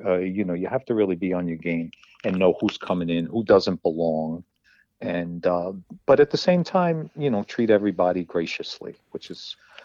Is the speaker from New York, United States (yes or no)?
yes; Manhattan, New York, United States; I grew up in Manhattan, down on Chelsea, down on 18th Street. I lived in the Robert Fulton Housing Projects, spent a lot of time there.